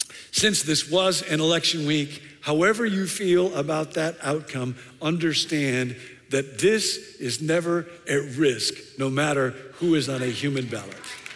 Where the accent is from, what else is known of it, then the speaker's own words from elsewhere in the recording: Rockford, Illinois, United States; I grew up in Rockford, Illinois, in a Swedish family, in a Baptist church, in a Midwestern town.